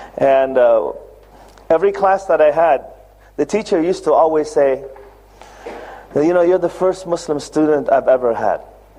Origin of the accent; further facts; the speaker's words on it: Seattle, Washington, United States; As you probably heard from the introduction, I grew up in Seattle, Washington.